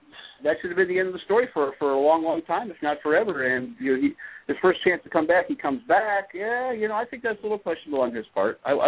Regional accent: Wisconsin, United States; I'm from Wisconsin. My math is shitty, you know.

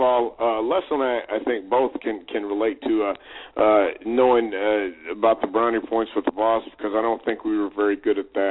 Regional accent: El Paso, Texas, United States; I growing up in West Texas, I had the best of both worlds because I was born in El Paso

